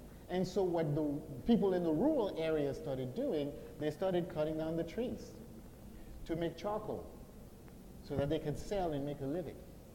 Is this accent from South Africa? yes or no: no; Haiti; And so I'm from Haiti.